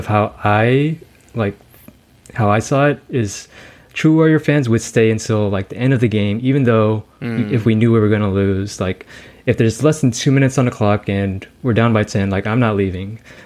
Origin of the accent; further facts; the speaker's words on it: San Leandro, California, United States; now in San Francisco, United States; I've been born and raised in the East Bay, so I lived